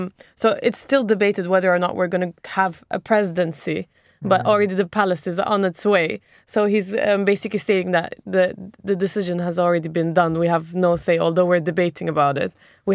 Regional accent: Izmir, İzmir, Turkey; English is a second language; One of them is from in my hometown, Izmir.

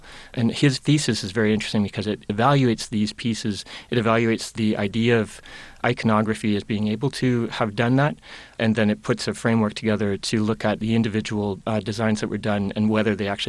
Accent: Windsor, Ontario, Canada; now in Toronto, Canada; Yes, I'm from Windsor originally, which is across the river from Detroit.

